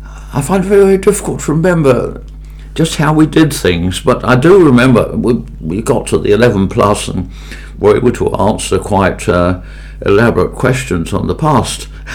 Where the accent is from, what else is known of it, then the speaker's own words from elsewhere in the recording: Catford, London, United Kingdom; also born or lived in West Wycombe; I was born in West Wycombe in Kent, the little village of West Wycombe before it became a part of London, effectively. And I moved away from there at the age of about four. And we went up to Catford.